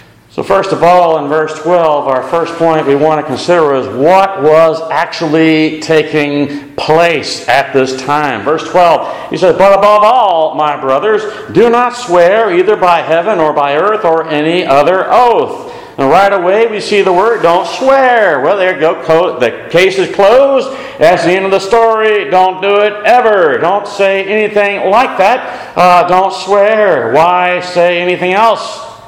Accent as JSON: {"language": "English", "town": "San Antonio", "region": "Texas", "country": "United States", "tie": "born or raised there", "said": "I grew up in San Antonio. I learned to do it in other languages."}